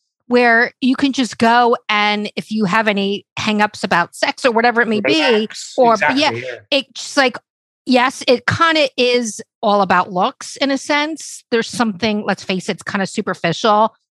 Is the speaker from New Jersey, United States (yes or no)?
yes; New Jersey, United States; Just say, okay, look, so I'm from New Jersey.